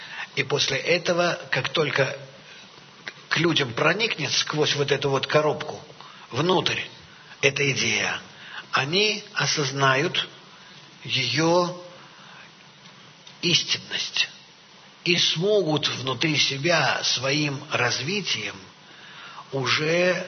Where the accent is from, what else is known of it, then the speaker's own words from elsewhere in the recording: Russia; first language Russian; Я сам знаю хорошо весь тот народ, я вырос среди него. Мой родной язык русский.